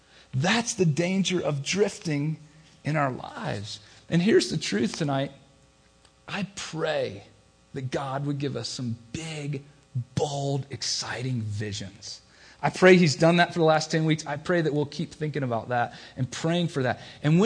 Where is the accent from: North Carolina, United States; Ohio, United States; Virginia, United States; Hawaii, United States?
North Carolina, United States; I grew up in North Carolina, a couple hours from the beach.